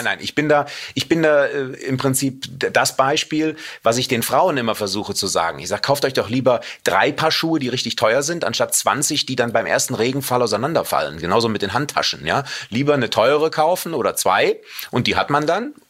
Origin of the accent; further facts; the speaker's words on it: Cologne, North Rhine-Westphalia, Germany; also born or lived in Los Angeles; Ich komme aus Köln, NRW, na klar, wie man das unschwer vielleicht hört.